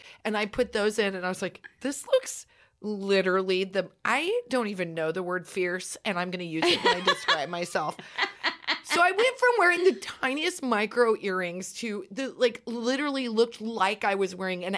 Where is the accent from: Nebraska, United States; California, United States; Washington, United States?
Nebraska, United States; And what I used to know growing up in Nebraska of being like, you went to the mall.